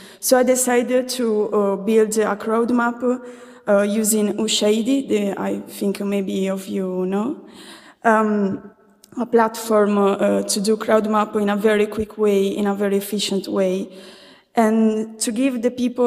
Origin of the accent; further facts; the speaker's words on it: Sardinia, Italy; English is a second language; I came from Sardinia, an island between Italy and Spain.